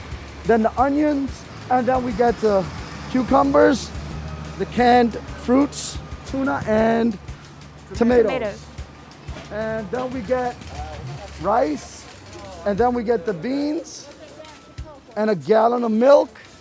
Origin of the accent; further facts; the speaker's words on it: Brooklyn, New York, United States; also born or lived in Pakistan; I grew up in the Sheepshead Bay Projects in Brooklyn. My dad was running two jobs. My mother was running two jobs. And I grew up on food stamps.